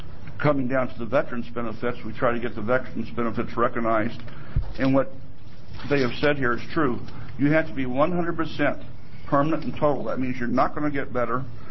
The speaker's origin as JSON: {"language": "English", "town": "Beaverton", "region": "Oregon", "country": "United States", "said": "I'm from Beaverton, Oregon."}